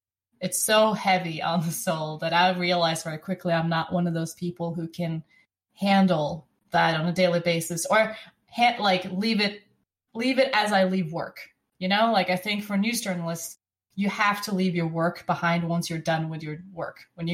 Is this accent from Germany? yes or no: no; Norway; accent: Norwegian; because of my Norwegian accent, because that is the most Norwegian it can be.